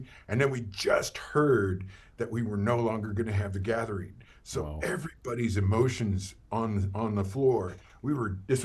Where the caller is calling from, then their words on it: Las Vegas, New Mexico, United States; Las Vegas, New Mexico, the original.